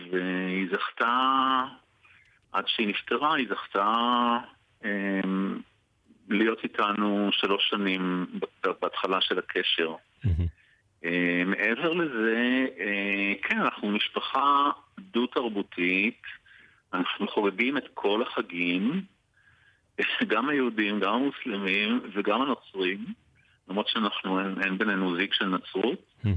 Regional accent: Haifa, Haifa District, Israel; אני חיפאי, אז כן, אז חיפה היא עיר מעורבת, יהודים וערבים, יש פה גם קהילה ערבית להט"בית שמתחילה להתפתח פה.

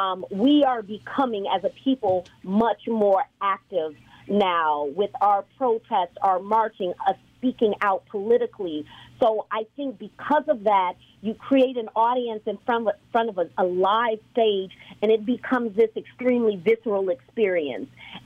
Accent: Chicago, Illinois, United States; I'm from Chicago

